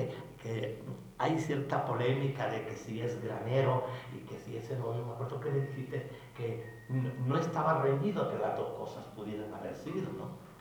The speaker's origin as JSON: {"language": "Spanish", "region": "Canary Islands", "country": "Spain", "said": "que he tenido conciencia siempre como canario, quedándome aquí, trabajando aquí, para aquí. Entonces, he llegado a ver que soy religioso."}